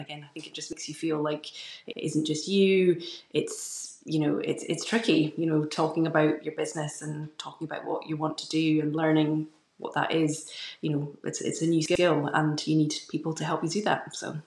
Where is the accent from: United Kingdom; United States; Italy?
United Kingdom; Edinburgh, Scotland; also born or lived in Newcastle; I'm from Edinburgh and trained in Newcastle in medicine